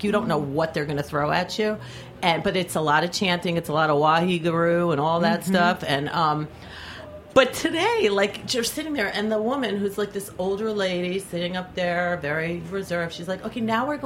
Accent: Bronx, New York, United States; born there; I was born in the Bronx but never lived there, but I feel like I'm so Bronx is in my blood.

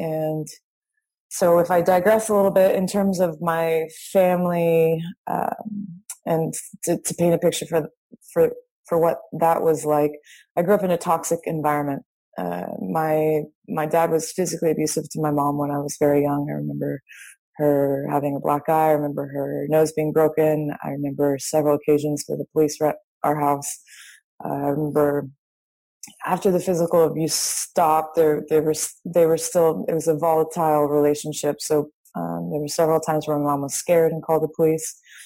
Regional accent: Stockton, California, United States; I grew up in Stockton, California, which is in Northern California, about an hour south of Sacramento.

